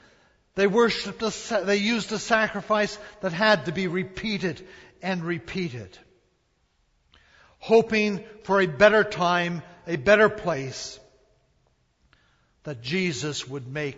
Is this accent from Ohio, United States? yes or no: no; San Francisco, California, United States; Now, I grew up in San Francisco, and I go back every once in a while to the old haunts where I lived, walk some of the streets.